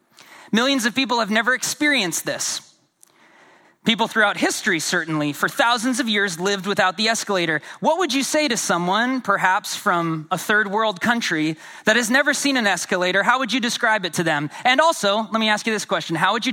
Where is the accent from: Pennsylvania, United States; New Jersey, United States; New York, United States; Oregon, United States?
Oregon, United States; Portland; I am born and raised in Southeast Portland in the city, and was doing ministry here, got married here